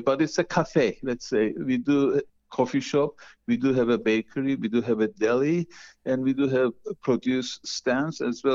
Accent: Cyprus; now in United States; because I come from Cyprus and I grew up in a family that had orange groves and my other grandfather had a grocery store.

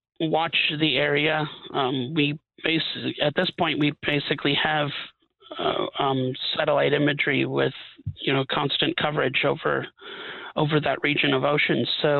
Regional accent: Wisconsin, United States; You know, I'm from Wisconsin. I've heard of cow tipping, but you don't mutilate them.

